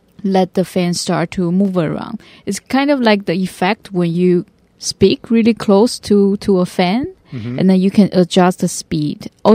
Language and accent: English; Miaoli, Miaoli County, Taiwan; So my hometown is in Miaoli.